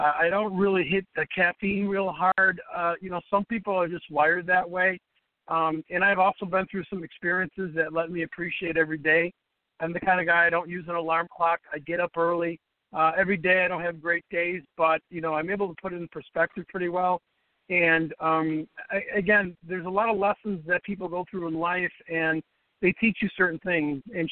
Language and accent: English; Chicago, Illinois, United States; I was born and raised in Chicago. I still live in Chicago with my two daughters, college daughters, and my wife.